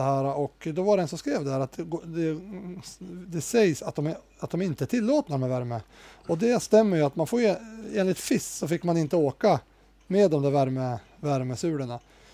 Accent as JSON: {"language": "Swedish", "country": "Sweden", "said": "Stora, i alla fall hemma i Sverige, har ju varit efter det här"}